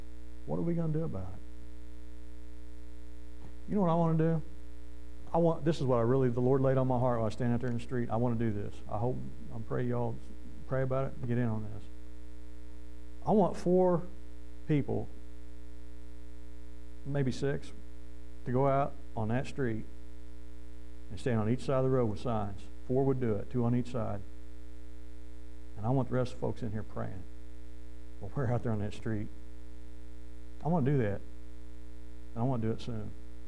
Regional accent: United States; We just don't take things seriously. I mean, we're American. We got rights.

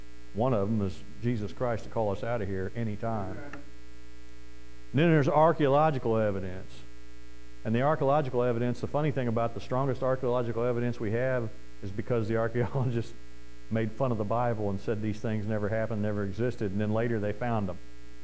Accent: United States; I'm an American.

